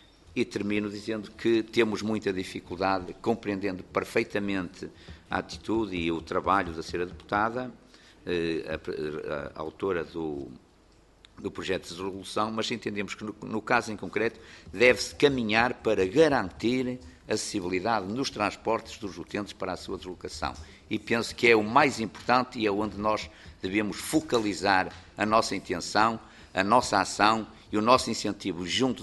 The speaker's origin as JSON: {"language": "Portuguese", "region": "Braga", "country": "Portugal", "said": "Eu sou também do Distrito de Braga, conheço mais ou menos bem a Vila de Caldelas"}